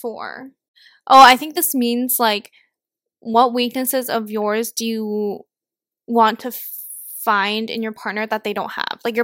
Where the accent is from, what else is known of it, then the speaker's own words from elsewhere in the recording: Hong Kong; I think also living in Hong Kong, like growing up in Hong Kong